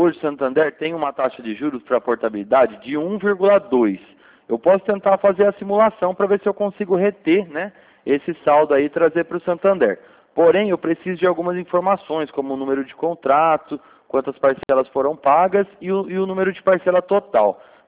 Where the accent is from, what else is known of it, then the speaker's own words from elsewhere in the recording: Limeira, São Paulo, Brazil; Isso, Limeira, aqui interior de São Paulo.